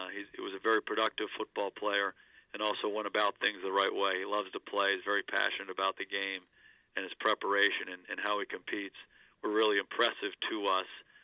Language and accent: English; New Jersey, United States; also born or lived in Abington, Pennsylvania; But I did spend a lot of my youth in New Jersey, and I have a lot of family in New Jersey